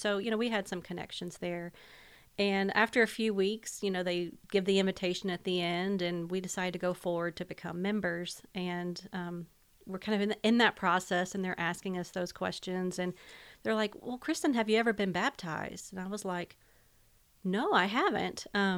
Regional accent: Murfreesboro, Tennessee, United States; I grew up here in Murfreesboro.

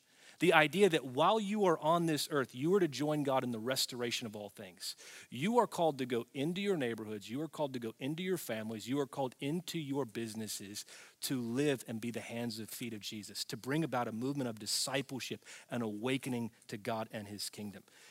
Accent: Tennessee, United States; because I grew up in the Bible Belt in Tennessee, I saw these church signs that had these slogans on them.

